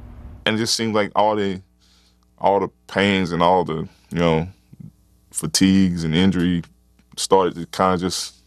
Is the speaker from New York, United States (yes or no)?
no; Alabama, United States; Growing up in Alabama, for a birthday present, I got the He-Man sword.